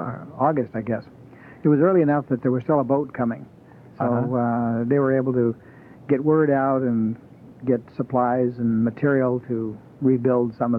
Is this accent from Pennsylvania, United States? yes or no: no; Nome, Alaska, United States; Well, I was born in Nome, out on the Seward Peninsula. When I was growing up, it was a mining town.